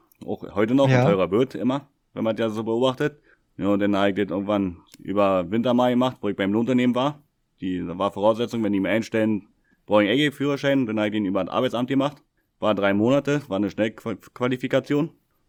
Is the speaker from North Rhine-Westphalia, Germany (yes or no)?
no; Velo, Brandenburg, Germany; Ich komme aus Velo. Das liegt im kleinen Brandenburg. Das ist ein kleines Dorf. Und da bin ich dann halt aufgewachsen. So gute 20 Jahre.